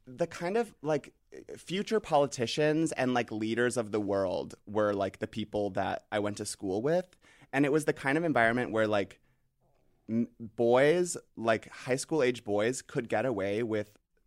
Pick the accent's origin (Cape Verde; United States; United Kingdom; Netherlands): United States; Los Angeles, California; Well, I grew up in L.A.